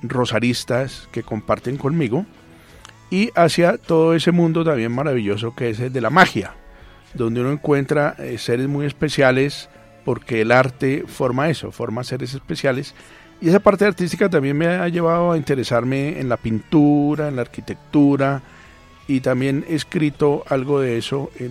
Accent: Bogotá, Colombia; Yo soy bogotano, pero oyendo vallenatos desde los 5 años por mis amigos de barrio

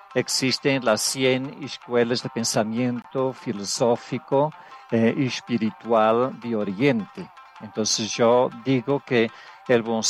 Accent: Portugal; Spanish is a second language; Bueno, yo soy portugués, de origen portuguesa, casado con colombiana

